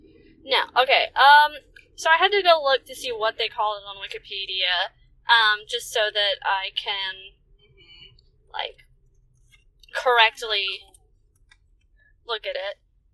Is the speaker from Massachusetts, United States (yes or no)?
no; Tennessee, United States; So, I'm from Tennessee. That's where I grew up.